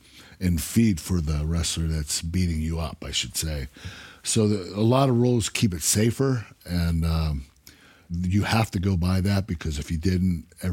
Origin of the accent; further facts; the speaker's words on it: Pittsburgh, Pennsylvania, United States; I was from Pittsburgh, that was Philadelphia.